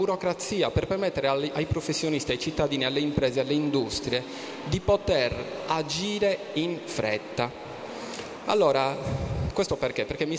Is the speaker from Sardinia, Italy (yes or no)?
yes; Cagliari, Sardinia, Italy; vengo dalla Sardegna, vengo da Cagliari